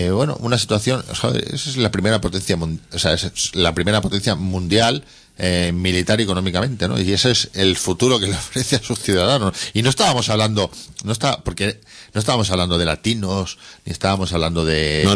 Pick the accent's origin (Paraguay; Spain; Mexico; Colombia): Spain; Catalonia; Bueno, yo soy catalán, pero bueno.